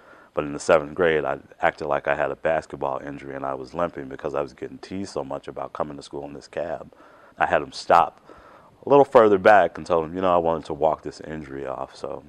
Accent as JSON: {"language": "English", "town": "Chicago", "region": "Illinois", "country": "United States", "tie": "born or raised there"}